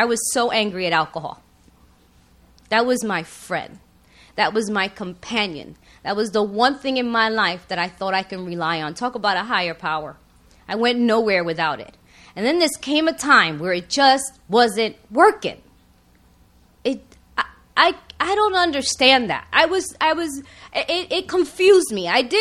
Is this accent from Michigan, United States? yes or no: no; New York, United States; now in Los Angeles, United States; so I came to L.A., but I'm from New York, New York Boricua. We rice and beans.